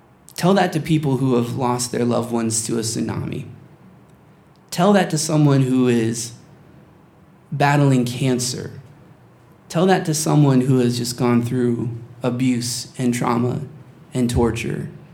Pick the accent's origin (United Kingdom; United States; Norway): United States; you and I, we grew up in America, in the United States, during a time where it's very common to hear people say that.